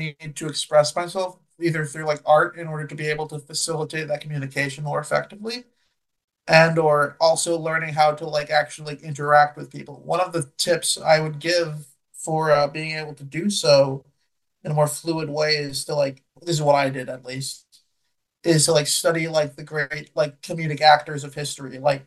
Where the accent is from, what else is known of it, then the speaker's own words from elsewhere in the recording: Mineola, New York, United States; born there; Well, I was born in Mineola, New York.